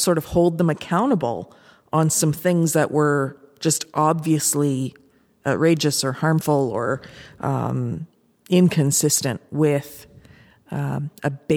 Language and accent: English; Canada; But again, being Canadian, same-sex marriage had passed in 2005 federally.